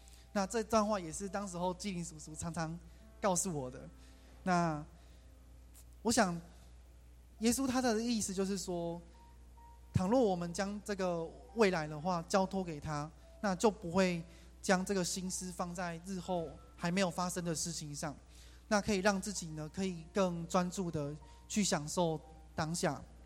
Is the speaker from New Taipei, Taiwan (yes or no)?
yes; New Taipei, Taiwan; now in Pingtung, Taiwan; 我是在台北新北市出生长大的，然后是来屏东这边念书。